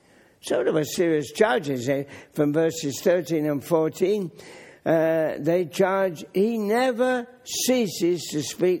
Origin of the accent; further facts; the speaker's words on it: England, United Kingdom; they know I come from England